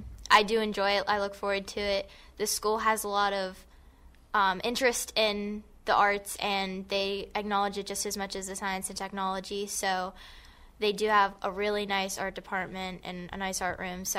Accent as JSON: {"language": "English", "town": "Gibsonia", "region": "Pennsylvania", "country": "United States", "said": "Okay, so I am from Gibsonia, PA"}